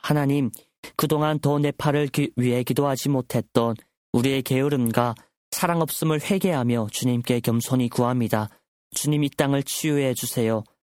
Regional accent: North Korea; 그래서 저는 우리 고향 땅 북조선에서도 그와 같은 일들이 일어날 수 있다고 굳게 믿습니다.

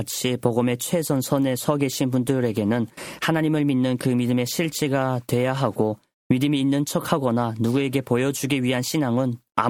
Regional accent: North Korea; 그렇게 살아가고 있는 우리 북조선 고향 땅에 계시는

